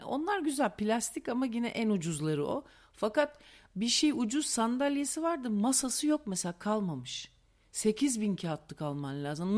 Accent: Trabzon, Turkey; Ben de biliyorsun 10 sene doğma büyüme Trabzonluyum.

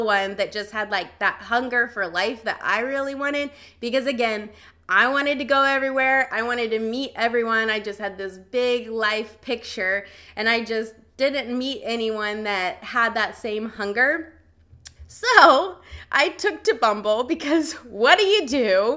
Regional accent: Virginia, United States; So I'm from Virginia, but I've always been a traveler by nature.

